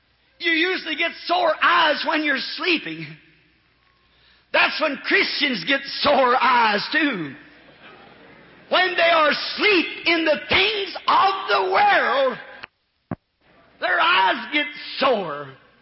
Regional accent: Kentucky, United States; You know, I'm a Southerner. And down in the country where we live, way back in the mountain country of Kentucky, the children used to get sore eyes.

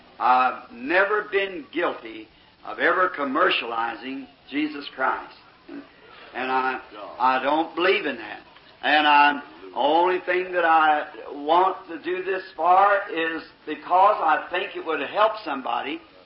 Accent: Kentucky, United States; born there; I am a Southerner by being born in Kentucky

